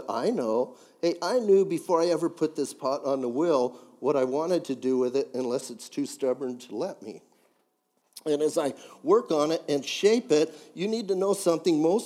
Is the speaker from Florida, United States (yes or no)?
no; Bisbee, Arizona, United States; I'm from Bisbee, that world famous city.